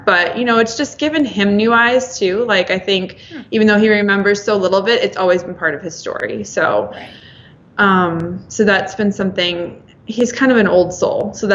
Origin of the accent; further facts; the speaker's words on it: Illinois, United States; Yeah, so I am here from the Chicago suburbs, and we have like this gorgeous day today, which is super rare in the month of January.